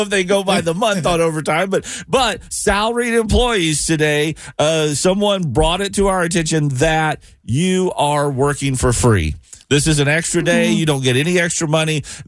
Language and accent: English; Tennessee, United States; Marty, I grew up in Tennessee, right outside of Nashville, and a big part of my summers were spent at the Opryland Amusement Park.